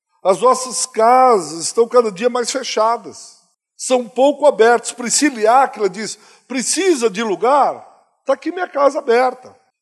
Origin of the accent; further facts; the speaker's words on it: São Paulo, Brazil; Eu venho de São Paulo. Nós temos lá pequenos grupos que chamamos de confrarias.